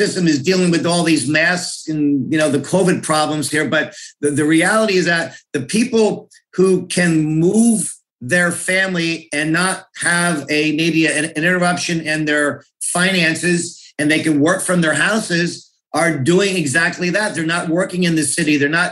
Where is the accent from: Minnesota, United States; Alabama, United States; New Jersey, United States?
New Jersey, United States; North Plainfield; now in Scotch Plains, United States; I grew up in North Plainfield, now live with my family in Scotch Plains